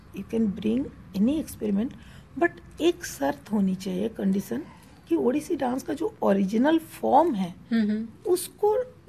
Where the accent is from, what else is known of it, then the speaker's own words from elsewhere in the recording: Odisha, India; मैं ओडिशा में पैदा हुई हूँ, उड़ीसा में पली बड़ी हूँ, और 6 साल के उम्र से मेरे पेरेंट्स ने मुझे ओडिसी के साथ